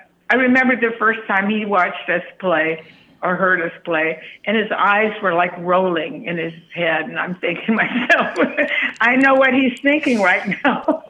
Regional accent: Midwest, United States; Yeah, well, I grew up in the Midwest, and I remember seeing … when I was a college kid.

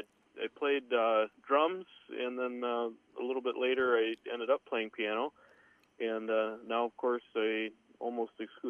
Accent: Mankato, Minnesota, United States; Born and raised in Mankato, Minnesota, which is, well, for the old-time folks on the program today, it's about 30 miles west of New Ulm.

